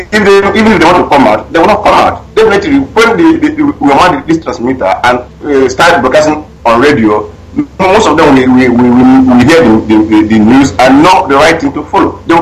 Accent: Igboland, Nigeria; I was born and brought up in Igbo land.

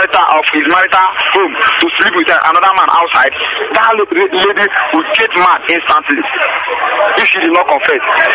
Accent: Enugu State, Nigeria; I'm from Enugu State in the Suka region. Go and ask anybody. I'm from Umu.

